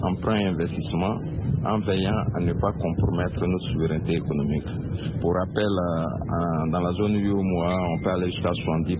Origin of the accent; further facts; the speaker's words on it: Côte d’Ivoire; Chez nous, en Côte d'Ivoire, nous avons également eu recours à l'endettement pour financer certains projets de développement.